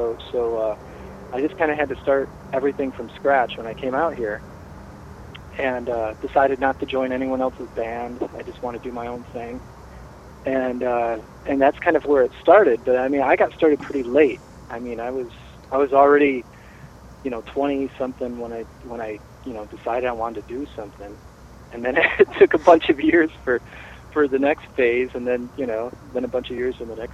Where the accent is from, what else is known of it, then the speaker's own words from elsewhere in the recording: Grand Rapids, Michigan, United States; Well, originally, I'm born and raised in Michigan, Grand Rapids, Michigan.